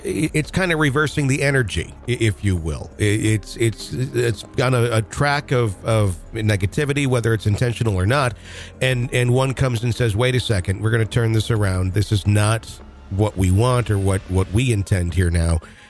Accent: Wisconsin, United States; I'm from Wisconsin originally, mm-hmm. and we have obviously a lot of Native American tribes all over there

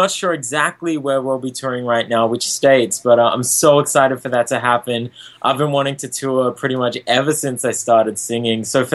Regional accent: Queensland, Australia; Yeah, that'd be really cool to perform in, especially seeing as it's so close to my hometown.

